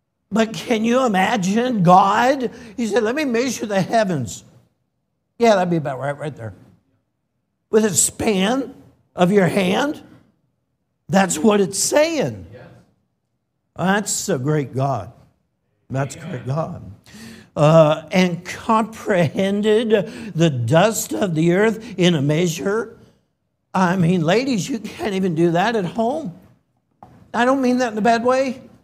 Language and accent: English; California, United States; I'm from California. Don't hold it against me.